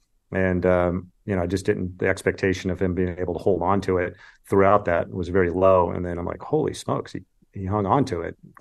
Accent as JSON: {"language": "English", "region": "California", "country": "United States", "tie": "born or raised there"}